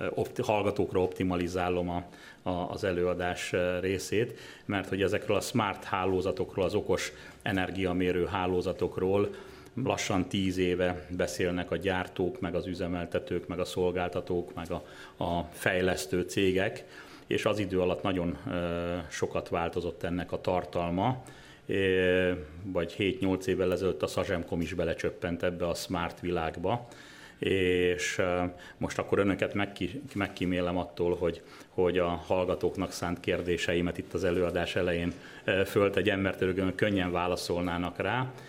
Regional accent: Győr, Győr-Moson-Sopron, Hungary; Én ráadásul még győri is vagyok

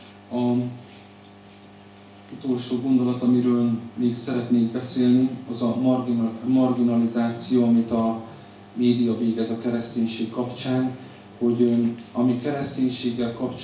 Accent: United States; Én ezt zsidóként és amerikaiként elfogadhatatlannak tartom.

